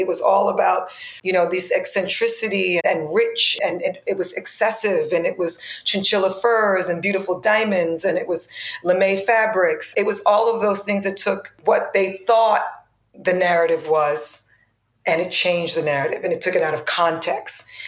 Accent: New York City, New York, United States; I grew up in the Bronx, in the South Bronx.

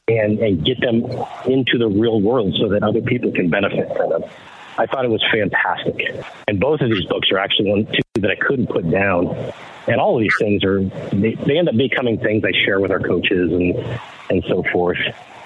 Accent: Detroit, Michigan, United States; mine was Ernie Harwell growing up in Detroit.

